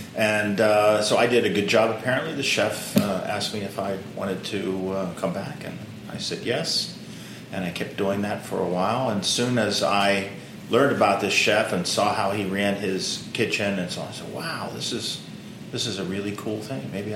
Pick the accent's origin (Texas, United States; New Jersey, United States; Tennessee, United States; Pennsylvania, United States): Pennsylvania, United States; Pittsburgh; I'm from Pittsburgh, Pennsylvania. That's my hometown. and from what is even today kind of a rough part of Pittsburgh, a section called East Liberty. But it was especially rough when I was a kid.